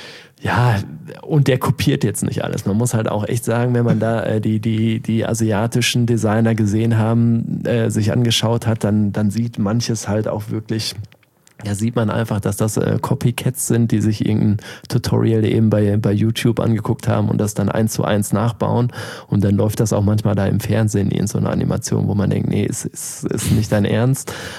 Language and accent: German; Germany; now in Shanghai, China; Also das ging für mich jetzt relativ leicht, weil ich als Deutscher sehr irgendwie gefragt war, ich weiß auch nicht.